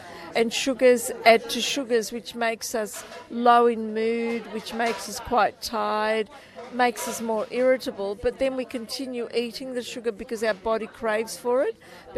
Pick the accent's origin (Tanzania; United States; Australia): Australia; growing up in Australia, I just love helping women